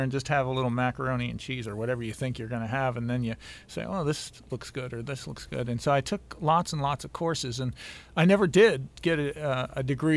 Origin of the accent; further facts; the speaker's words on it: East, United States; also born or lived in Missoula, United States; It was a real eye-opener growing up in the East and then going out to Montana